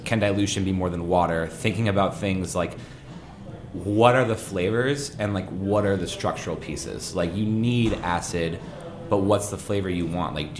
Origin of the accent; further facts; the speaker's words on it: Colorado, United States; I am cocky with my driving skills growing up in Colorado